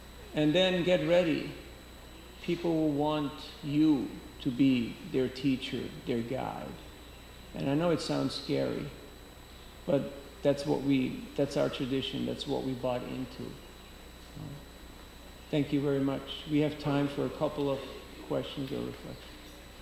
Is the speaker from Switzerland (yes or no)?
yes; Switzerland; stop them and tell them, I'm from Switzerland. I came here to meet all the nice people.